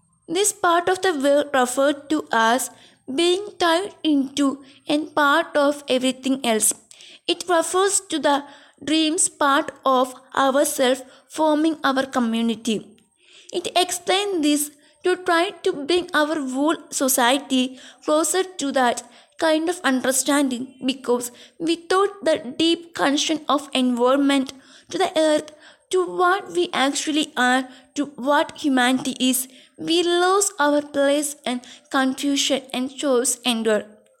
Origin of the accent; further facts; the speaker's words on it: British Columbia, Canada; I am from Okanagan, a part of British Columbia. That is very dry and hot. Around my birthplace are two Rocky Mountain ranges, the Cascades on one side and the Selkirks on the other.